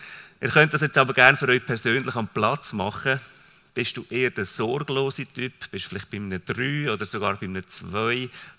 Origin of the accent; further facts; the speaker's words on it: Lucerne, Switzerland; accent: Lucerne dialect; Dann fahre ich weiter mit meinem Luzerner Dialekt.